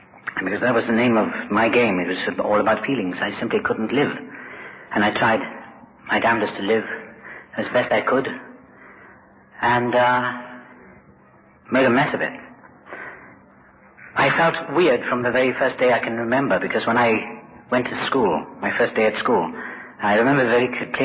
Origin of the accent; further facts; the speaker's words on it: Wales, United Kingdom; born there; I was born in South Wales, which is a good start for an alcoholic.